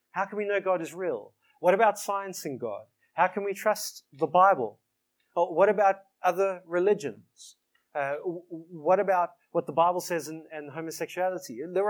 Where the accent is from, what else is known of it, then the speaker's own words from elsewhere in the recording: South Africa; I'm from South Africa.